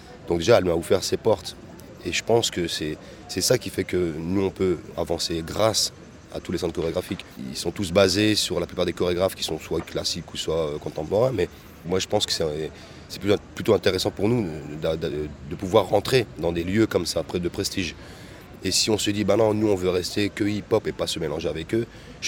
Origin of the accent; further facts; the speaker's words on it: France; on est français et on le reste et fier de l'être